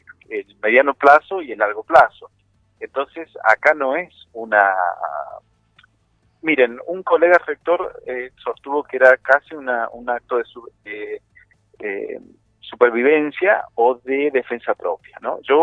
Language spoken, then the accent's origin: Spanish; Argentina; me obliga como ciudadano, me obliga como docente, me obliga como argentino.